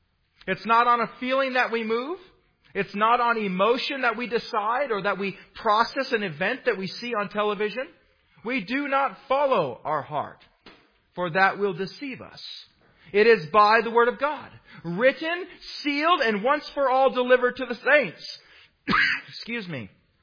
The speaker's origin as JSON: {"language": "English", "country": "United States", "said": "You know, as an American, I love Memorial Day as we honor and love our veterans."}